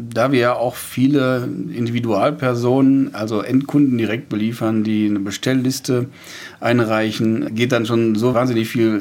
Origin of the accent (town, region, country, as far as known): Lüdenhausen, North Rhine-Westphalia, Germany